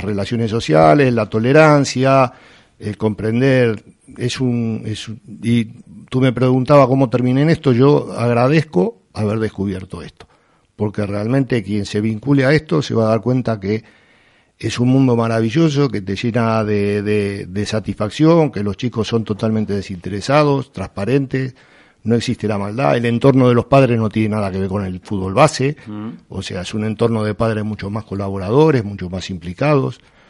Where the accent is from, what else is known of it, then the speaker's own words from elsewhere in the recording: Argentina; moved away as an adult; now in Spain; Yo soy argentino y cuando llegué a la isla en el 2002, lo que te decía, tengo la licenciatura en educación física, la convalidé en España